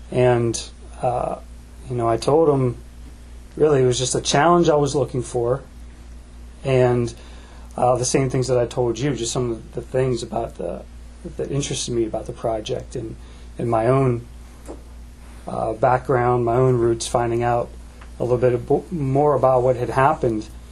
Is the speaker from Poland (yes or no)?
yes; Poland; You know, I'm from Poland.